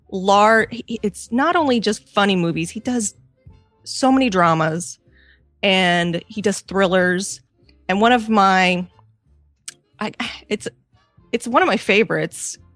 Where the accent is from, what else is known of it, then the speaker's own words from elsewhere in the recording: Missouri, United States; In Missouri.